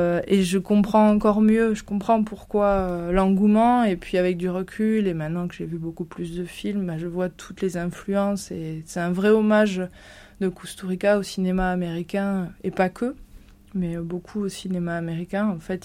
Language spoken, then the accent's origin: French; Mazamet, Occitanie, France; Je me souviens d'être allée à Castres, dans le Tarn, puisque j'ai grandi à Mazamé.